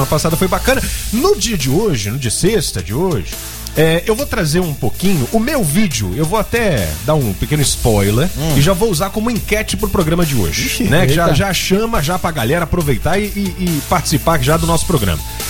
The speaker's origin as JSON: {"language": "Portuguese", "country": "Brazil", "said": "A gente, como cidadão, como brasileiro, a gente quer saber de propostas"}